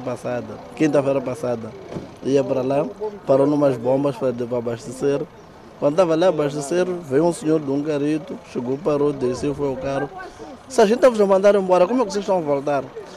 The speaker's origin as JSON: {"language": "Portuguese", "country": "Mozambique", "said": "Nós, como moçambicanos, não temos nenhuma segurança."}